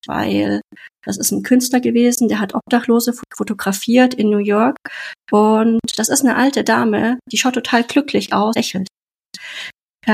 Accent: Munich, Bavaria, Germany; ich tue mich ja trotzdem als Bayer identifizieren, weil ich in München geboren bin und auch größtenteils aufgewachsen bin.

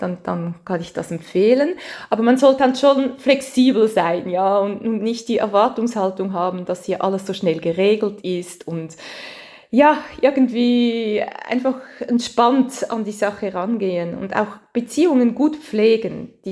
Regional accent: Switzerland; accent: Swiss German; now in France; Ich habe immer so einen Schweizer Dialekt

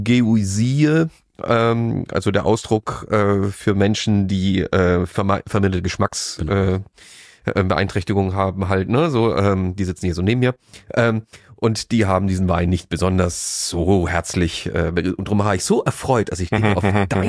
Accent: Austria; Ich bin ja Österreicher

